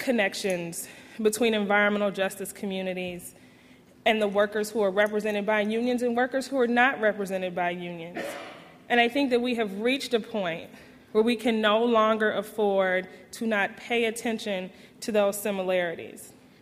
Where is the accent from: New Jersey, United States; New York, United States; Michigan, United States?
Michigan, United States; Detroit; I'm originally from Detroit.